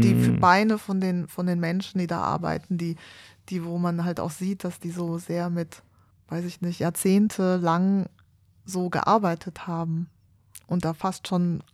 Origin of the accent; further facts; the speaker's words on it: Berlin, Germany; so als Berliner, sind halt in der Stadt